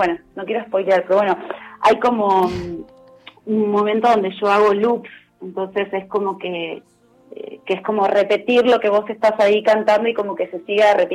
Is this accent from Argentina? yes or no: yes; Argentina; yo como mujer argentina